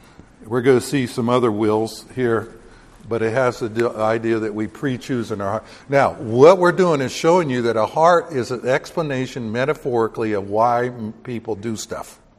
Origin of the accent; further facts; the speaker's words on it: the South, United States; I was raised partially in the South, so I'm going to misread this just for the fun of it.